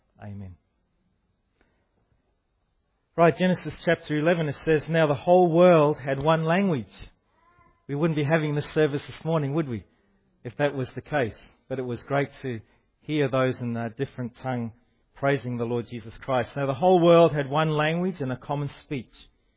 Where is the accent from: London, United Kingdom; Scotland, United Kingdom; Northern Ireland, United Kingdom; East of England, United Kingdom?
Scotland, United Kingdom; born there; I was born in Scotland, which is that little country above England